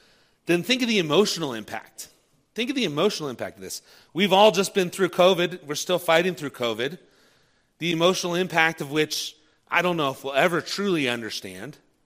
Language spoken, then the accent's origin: English; Ohio, United States; Now, I grew up in Ohio, and every summer, my parents had a cottage on Lake Erie.